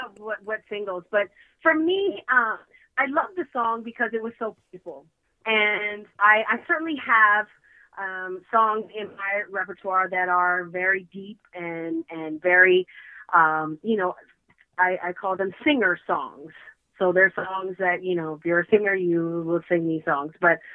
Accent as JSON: {"language": "English", "country": "Canada", "tie": "born or raised there", "said": "the great thing about growing up in Canada musically was I feel like I was very well-rounded."}